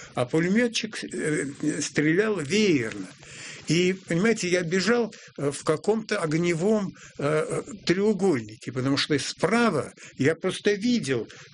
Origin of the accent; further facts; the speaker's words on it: Volga region, Russia; Ну, я волжанин сам, и поэтому для меня вода – это, в общем, родная стихия.